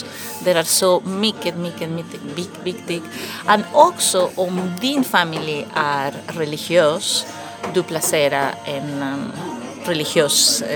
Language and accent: Swedish; Mexico City, Mexico; Swedish is a second language; moved away as an adult; now in Gothenburg, Sweden; jag kommer in från Mexico stad. Och jag bor här i Göteborg för kanske nu 8 år. Cirka 8 år, kanske nästan mer 9.